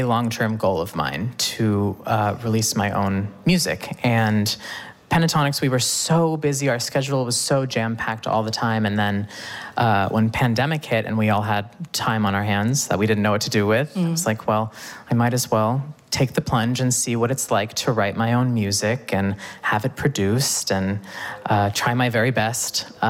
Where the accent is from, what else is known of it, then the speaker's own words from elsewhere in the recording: Texas, United States; now in Los Angeles, United States; I'm from Texas originally, yeah.